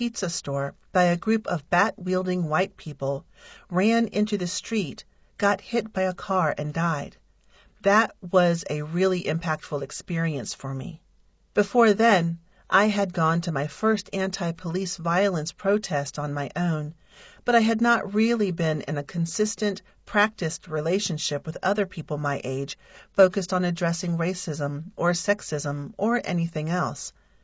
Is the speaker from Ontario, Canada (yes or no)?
no; Montreal, Quebec, Canada; I grew up in Montreal at a time that was very politically active in terms of Black liberation movements and French people protesting against English dominance in Quebec.